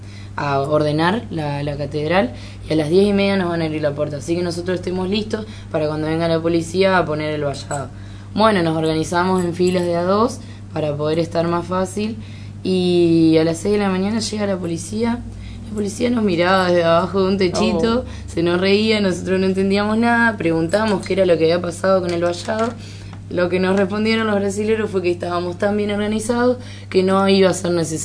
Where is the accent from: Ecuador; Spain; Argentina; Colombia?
Argentina; porque por ahí somos, viste